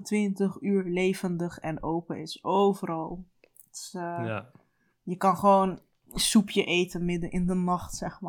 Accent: Turkey; Ik ben gewoon Turk. Ik heb vaker zonder bestek gegeten.

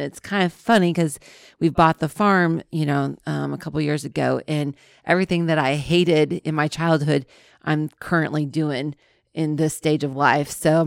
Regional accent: Hillsboro, Illinois, United States; So I was a farm kid, raised in Hillsboro, Illinois. We always say that we're from St. Louis, but it really is about another hour north of that for me.

